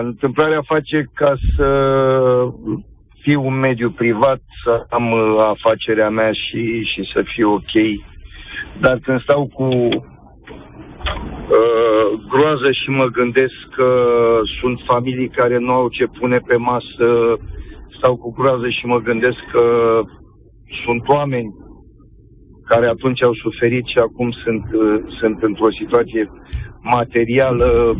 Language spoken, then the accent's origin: Romanian; Târgu Jiu, Gorj County, Romania; sunt din Târgu Jiu.